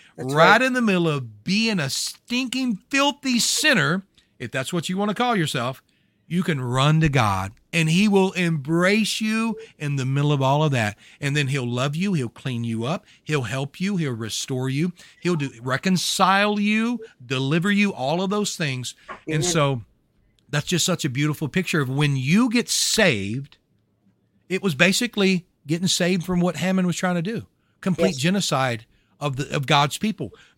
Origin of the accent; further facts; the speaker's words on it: Louisiana, United States; I'm from Louisiana. I barely had Louisiana figured out, much less Maine.